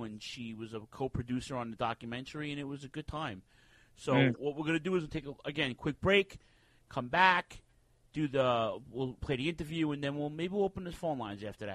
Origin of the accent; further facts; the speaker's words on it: Northeast, United States; I grew up on the Northeast. Dave and I did.